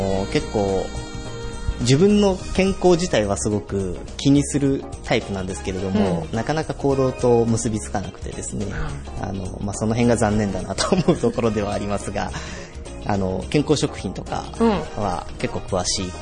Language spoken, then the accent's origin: Japanese; Chita, Aichi, Japan; now in Toyohashi, Japan; なんとなくこう愛知県の中でずっと過ごしてまいりました。